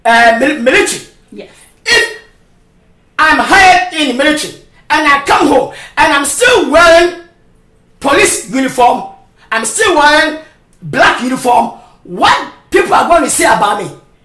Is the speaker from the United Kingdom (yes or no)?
no; Ashanti, Ghana; first language Twi; English is a second language; now in United States; You see, I should have said this in Ashanti, Ghana language, key. But I am in America. That is why I am speaking English. I know my English is not good enough.